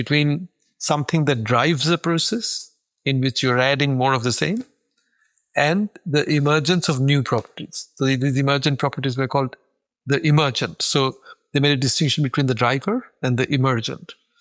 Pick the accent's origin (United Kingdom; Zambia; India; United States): India; I grew up in India knowing mango to be a summer fruit.